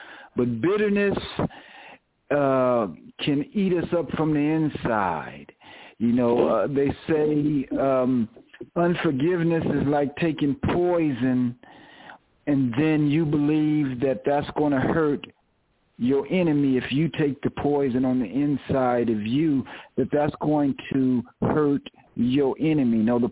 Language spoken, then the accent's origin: English; San Diego, California, United States; born there; You know, I was born in San Diego, California.